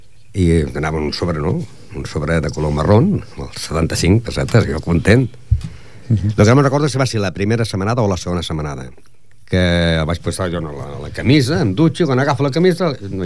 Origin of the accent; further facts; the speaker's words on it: Ripollet, Catalonia, Spain; born there; Jo vaig néixer en el número 33 d'aquest carrer, que la ràdio està al número 6, doncs jo vaig néixer al 33.